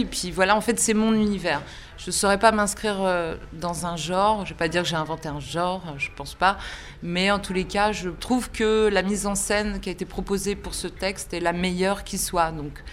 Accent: Rouen, Normandy, France; moved away as an adult; now in Paris, France; Je viens de Rouen, je suis arrivée à Paris, j'avais 30 ans.

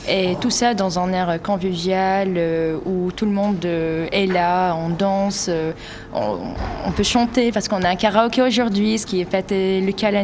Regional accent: Morocco; Je suis marocaine

